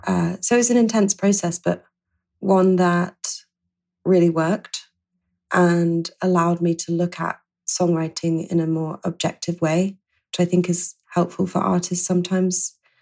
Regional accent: Yorkshire and the Humber, United Kingdom; I grew up in North Yorkshire, and there certainly wasn't a music scene anywhere.

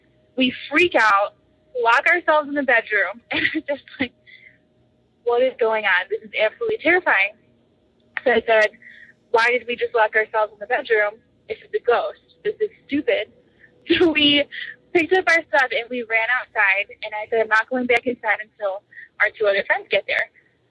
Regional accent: Chicago, Illinois, United States; I'm from Chicago, Illinois.

